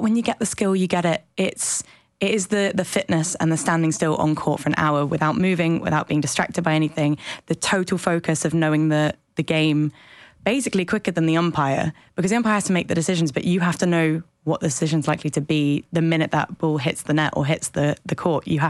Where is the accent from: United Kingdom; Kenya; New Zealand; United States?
United Kingdom; Wimbledon, London; So I grew up around Wimbledon